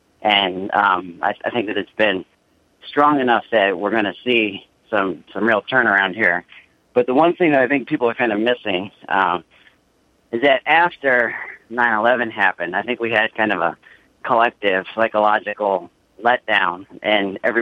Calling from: Ohio, United States; I'm calling from Northeast Ohio

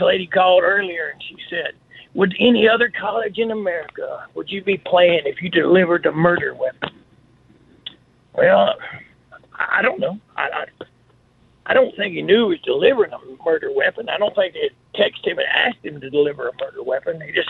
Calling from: Alabama, United States; I'm calling you from God's country down here, Paul, right here between Shelby, Alabama, Larry's Running Ground, or Stomping Grounds, and Wilsonville

